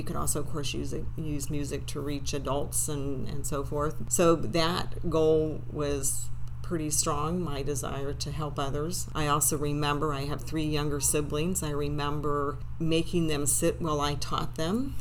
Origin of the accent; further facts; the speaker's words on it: Hawaii, United States; also born or lived in France; Well, my father was in the military, so one of five siblings, and so we grew up in many different places. I was born in France and graduated from high school at Radford High School in Hawaii.